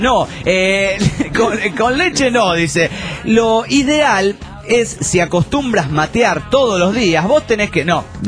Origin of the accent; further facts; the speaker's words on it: Uruguay; Los uruguayos también tomamos mate.